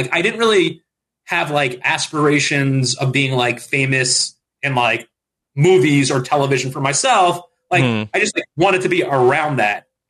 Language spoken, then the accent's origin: English; Long Island, New York, United States; you know, we're both from Long Island. That's the way we come out of the womb, you know?